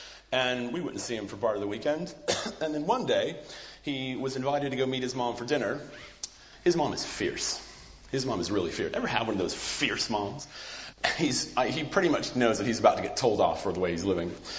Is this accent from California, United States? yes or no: yes; California, United States; Yes, growing up in California, we had great trips to the beach, great trips to the slopes